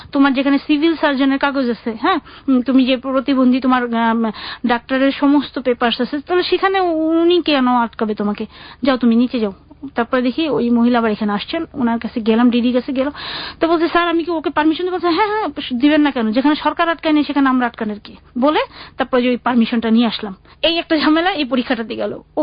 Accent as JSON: {"language": "Bangla", "town": "Dhaka", "region": "Dhaka Division", "country": "Bangladesh", "tie": "born or raised there", "also_born_or_lived": "Madaripur", "said": "আমি তো আসলে মাদারীপুর ডিস্ট্রিক্ট হচ্ছে মাদারীপুর, কিন্তু আমি বেসিক্যালি ঢাকার মেয়ে, পড়াশোনা করছে কোথেকে ঢাকা।"}